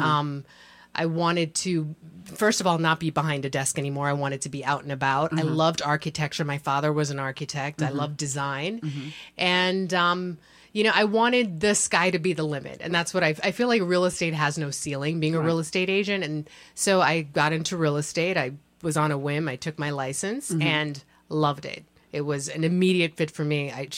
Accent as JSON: {"language": "English", "town": "Miami", "region": "Florida", "country": "United States", "tie": "born or raised there", "moved": "as an adult", "lives_now": "New York, United States", "said": "Well, I'm from Miami, Florida. Mm-hmm. Grew up in Miami. I moved to New York a long time ago to go to NYU. Mm-hmm. So I've been here forever. I consider myself a New Yorker."}